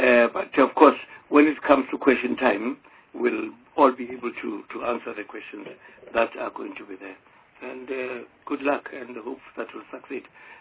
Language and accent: English; Limpopo, South Africa; I come from Limpopo myself.